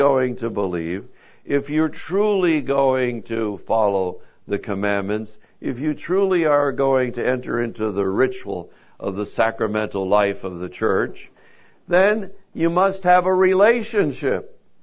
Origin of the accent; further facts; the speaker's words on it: New Jersey, United States; also born or lived in New York, United States; I'm from New Jersey, born in New York.